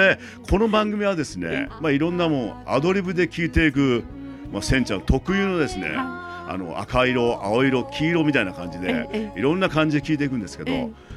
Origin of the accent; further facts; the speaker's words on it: Kochi, Japan; 僕は高知県出身なんで